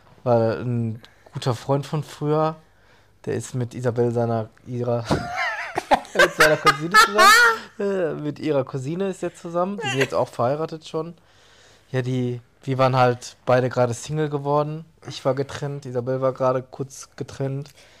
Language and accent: German; North Rhine-Westphalia, Germany; Wir kommen aus dem Ruhrpott, ne?